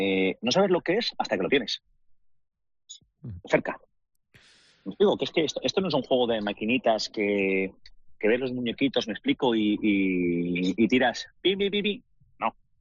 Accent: Spain; Somos siete españoles en el hotel.

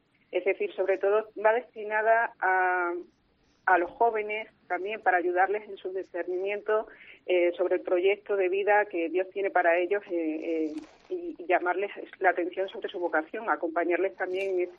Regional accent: Montánchez, Extremadura, Spain; La vocación me vino como catequista, es decir, en la parroquia de Montánchez, en mi pueblo

